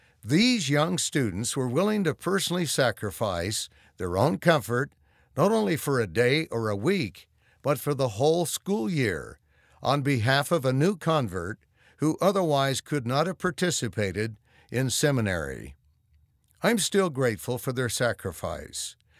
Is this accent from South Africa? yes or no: no; Germany; English is a second language; I had been introduced to it through Americans from a military base in my hometown in Germany. There was no German-speaking ward in my area